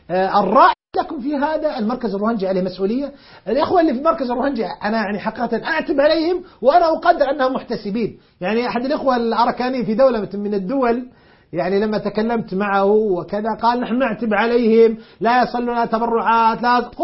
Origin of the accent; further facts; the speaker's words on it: Saudi Arabia; كل الحكومات والجامعات والمؤسسات عندنا في المملكة العربية السعودية